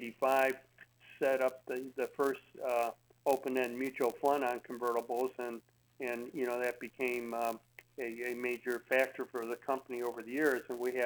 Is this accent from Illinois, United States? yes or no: yes; Chicago, Illinois, United States; And when I was growing up in Chicago here, and we'd go out to Lake Michigan